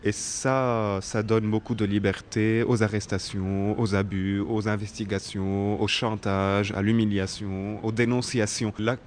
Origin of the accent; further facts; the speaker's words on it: Lebanon; now in Paris, France; je suis Libanais, étudiant à Paris depuis 2002, septembre 2002.